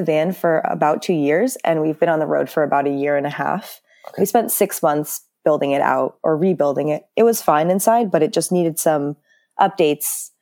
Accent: Westport, Connecticut, United States; So I grew up in Westport, Connecticut. It's a suburb of Connecticut.

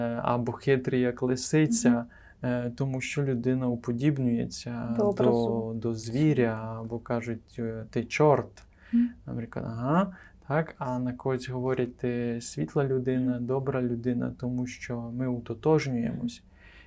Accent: Zakarpattia Oblast, Ukraine; Не знаю, я закарпатець, я хлопець.

